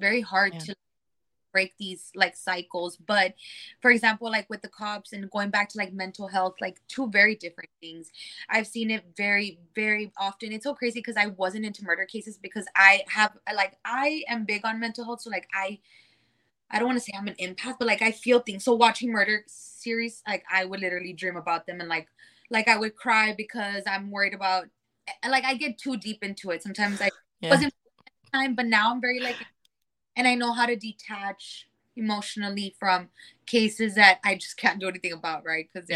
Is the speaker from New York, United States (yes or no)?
no; Laredo, Texas, United States; I was born and raised in Laredo. My families are middle class.